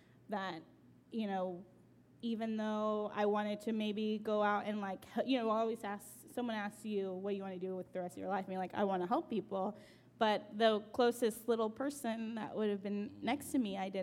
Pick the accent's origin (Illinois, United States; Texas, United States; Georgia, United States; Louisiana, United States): Texas, United States; And I grew up in the Loop, so I'm very comfortable there.